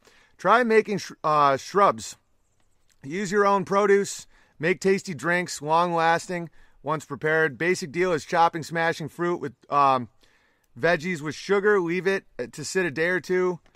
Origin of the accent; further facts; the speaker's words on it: Pennsylvania, United States; moved away as an adult; I was raised in Pennsylvania, but have been living in Virginia for about 5 years now.